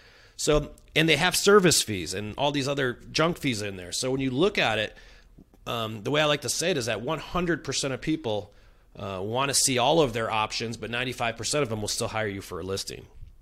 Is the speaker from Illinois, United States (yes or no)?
yes; Chicago, Illinois, United States; now in San Diego, United States; I'm coming in as a transplant. I'm from Chicago.